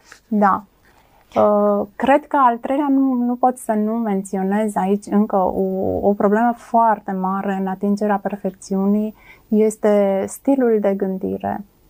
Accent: Romania; noi ca și români nu suntem foarte obișnuiți să dăm feedback-uri constructive.

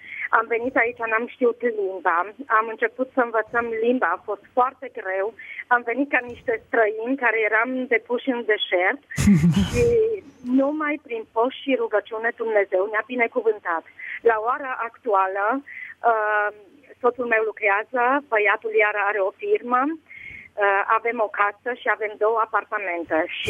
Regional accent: Mediaș, Sibiu County, Romania; și vin din România. Am fost crescută la Mediaș. M-am căsătorit în 88 în Arad. L-am cunoscut pe Dumnezeu când aveam 15 ani.

